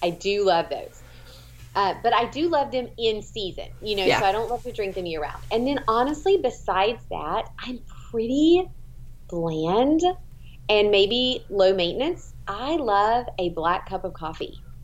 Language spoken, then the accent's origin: English; Louisiana, United States; I am from North Louisiana, and he was drafted to the Cleveland Browns.